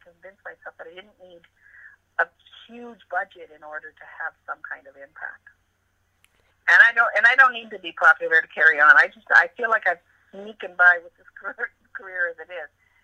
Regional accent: Canada; I felt like that character almost represented me as a Canadian vis-a-vis England

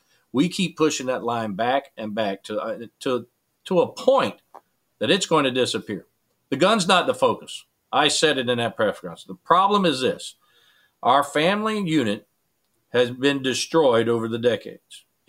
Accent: United States; it's truly disturbing as American.

